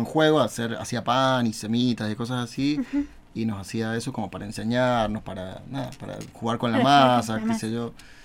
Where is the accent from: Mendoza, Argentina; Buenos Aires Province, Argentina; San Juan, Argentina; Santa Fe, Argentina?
San Juan, Argentina; soy muy sanjuanino, digamos, me gusta mucho mi provincia.